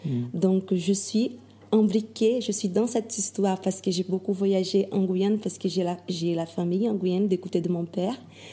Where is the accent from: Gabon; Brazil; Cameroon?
Brazil; Macapá, Amapá; now in Angers, France; Je viens d'une ville qui s'appelle Macapá, qui est au nord du Brésil, dans le côté de l'Amazonie.